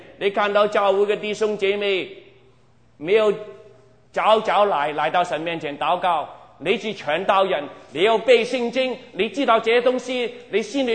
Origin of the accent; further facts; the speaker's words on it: Guangdong, China; 你我是广东人，你慢慢我就可以乱讲